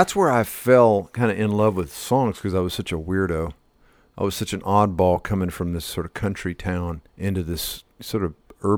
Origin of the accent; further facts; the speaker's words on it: Brenham, Texas, United States; I was born in Brenham.